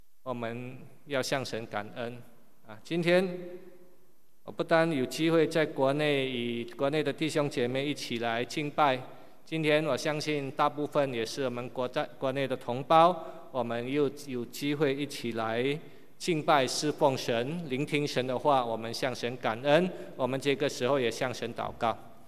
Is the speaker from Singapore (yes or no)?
yes; Singapore; 但是我们我是第二代哈，我爸爸是中国来的啊，但我已经在新加坡出生长大